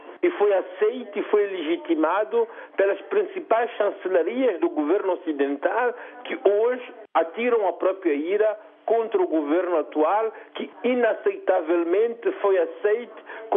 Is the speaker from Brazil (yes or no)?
no; Mozambique; quando eu penso na guerra da Síria e tento pensar como moçambicano, como africano